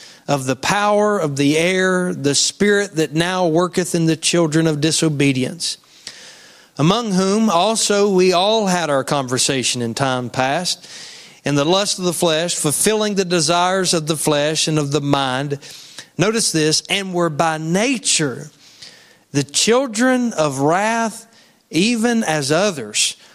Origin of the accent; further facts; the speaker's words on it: West Virginia, United States; And I said, "I'm from West Virginia."